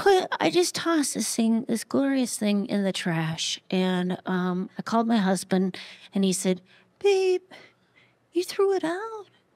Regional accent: Marquette, Michigan, United States; we're both originally from Marquette.

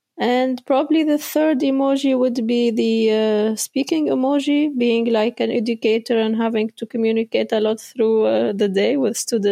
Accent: Oman; also born or lived in Tunisia; now in Netherlands; I am originally from Tunisia, but I was raised in Oman.

